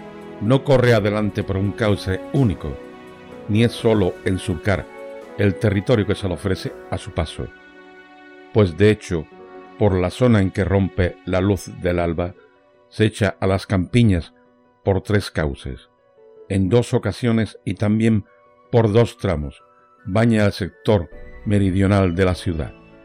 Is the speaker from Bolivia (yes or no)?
no; Andalusia, Spain; ¿acaso no seguimos siendo andaluces porque llevemos pantalones vaqueros?